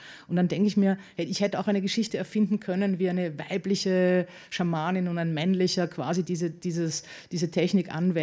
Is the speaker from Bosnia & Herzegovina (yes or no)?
no; Austria; so als Österreicherin habe ich mir die Frau von Willendorf als Angelpunkt gegönnt